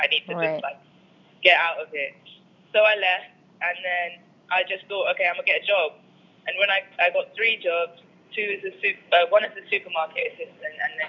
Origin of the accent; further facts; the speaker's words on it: London, United Kingdom; I'm also growing up in London.